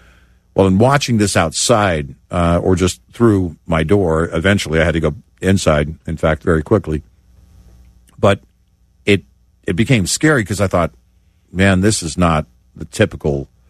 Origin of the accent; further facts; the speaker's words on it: Tornado Alley, United States; I mean, I grew up in Tornado Alley, so I'm familiar with severe weather